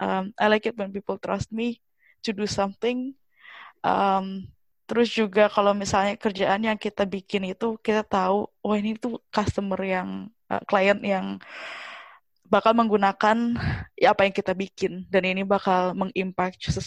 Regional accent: Bekasi, West Java, Indonesia; moved away as an adult; now in Belfast, United Kingdom; aku asalnya dari Bekasi di Indonesia, terus pindah ke UK tahun 2012 untuk kuliah, terus sekarang kerja di Belfast di Irlandia Utara.

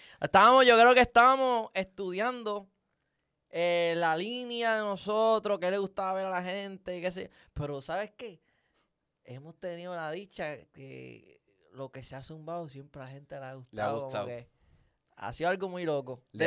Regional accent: Lares, Puerto Rico; yo obviamente soy de Lares

